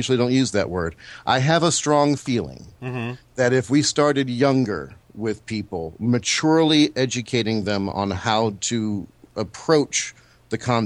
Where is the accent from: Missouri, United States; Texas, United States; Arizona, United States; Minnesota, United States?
Texas, United States; Speaking as a Texan, I can honestly say